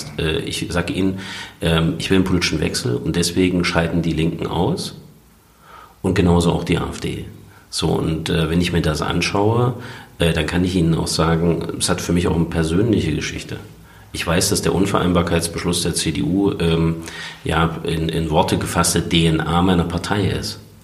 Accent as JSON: {"language": "German", "region": "Thuringia", "country": "Germany", "tie": "born or raised there", "said": "als Thüringer, das ist meine Heimat, wir entscheiden die Zukunft meiner Heimat schon selber."}